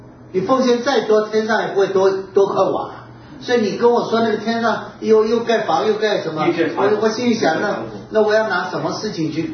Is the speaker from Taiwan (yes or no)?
yes; Taiwan; 我们台湾人叫什么？